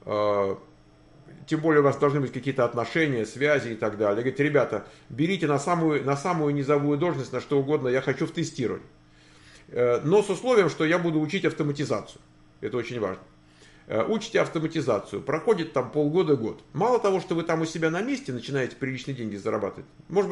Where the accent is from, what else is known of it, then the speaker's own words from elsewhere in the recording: Siberia, Russia; Мне 3-4 года, женат, дети. Я из России, из далекой Сибири.